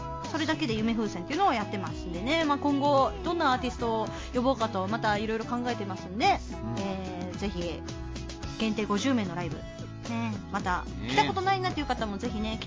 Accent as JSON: {"language": "Japanese", "town": "Sasebo", "region": "Nagasaki", "country": "Japan", "tie": "born or raised there", "said": "いい音出すみんなを本当地元佐世保のファンの方に届けたいなってそう純粋に思って"}